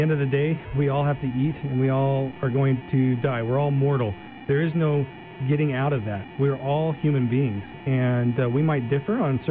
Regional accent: United States; it kind of it communicates the feelings that I have as an American.

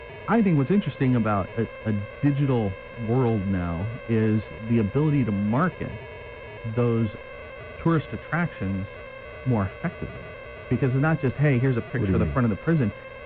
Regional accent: Yuma, Arizona, United States; Although what I've also noticed, growing up in Yuma, you always made eye contact and you said hi.

